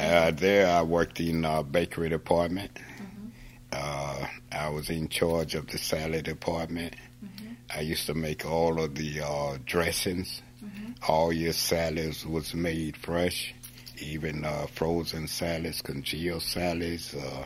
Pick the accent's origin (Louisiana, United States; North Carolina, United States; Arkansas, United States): North Carolina, United States; Durham; All I know is Durham and growing up in Durham, you know.